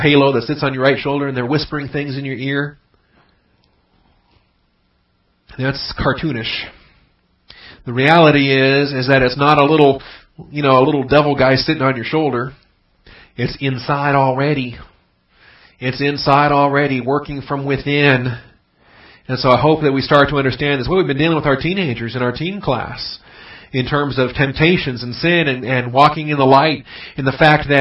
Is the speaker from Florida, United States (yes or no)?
no; Washington, United States; I grew up in Washington State, and we've got tons of apple trees up there